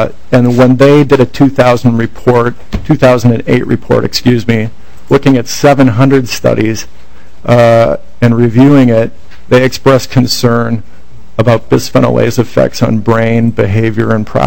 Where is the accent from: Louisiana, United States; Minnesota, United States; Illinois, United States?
Minnesota, United States; Roseville; So, growing up in Roseville, went to medical school at the University of Minnesota, got a public affairs degree from Princeton University